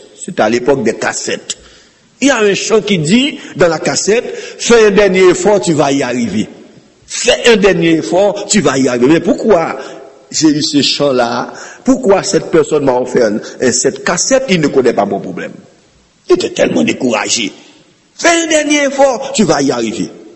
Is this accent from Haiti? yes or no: yes; Haiti; Et chez nous en Haïti, tous les pasteurs aimeraient mener un ministère dans la capitale.